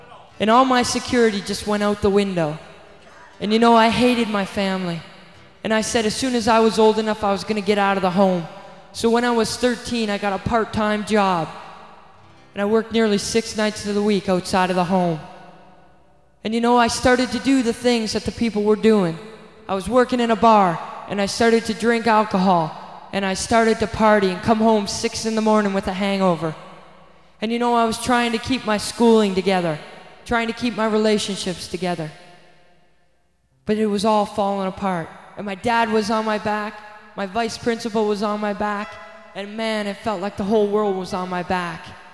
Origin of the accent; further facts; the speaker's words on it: Windsor, Ontario, Canada; I'm 18 years old, and I'm from Windsor, Ontario.